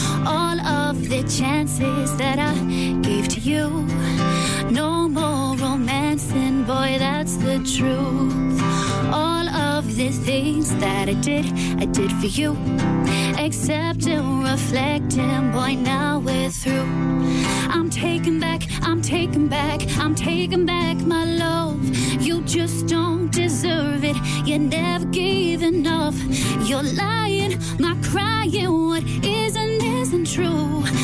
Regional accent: Cork, Munster, Ireland; I'm from Blarney Street.

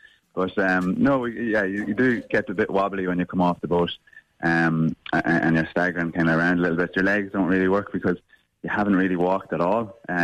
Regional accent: Dundalk, Leinster, Ireland; I'm from just outside Dundalk

